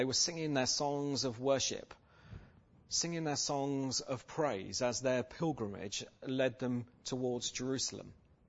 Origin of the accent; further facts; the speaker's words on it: England, United Kingdom; is it that just because I'm English, I have to live in London? And I said to him, no, not London, I live in the middle of England.